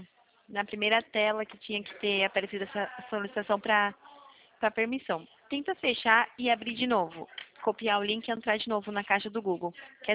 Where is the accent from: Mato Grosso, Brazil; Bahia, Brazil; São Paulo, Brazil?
São Paulo, Brazil; eu sou de São Paulo.